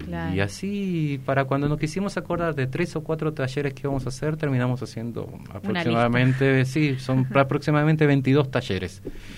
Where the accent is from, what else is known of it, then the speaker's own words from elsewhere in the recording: Buenos Aires, Argentina; now in Misiones, Argentina; yo soy de Buenos Aires, oriundo de allá. Cuando llegué a Misiones me di cuenta